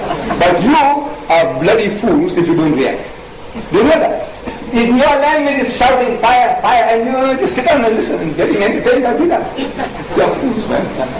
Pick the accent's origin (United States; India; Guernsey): India; English is a second language; But I know that I'm Hindi. I'm from India.